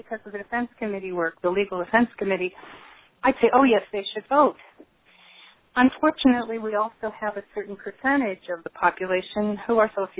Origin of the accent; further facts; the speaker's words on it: Portland, Oregon, United States; I'm from Portland, Oregon, Multnomah Friends Meeting.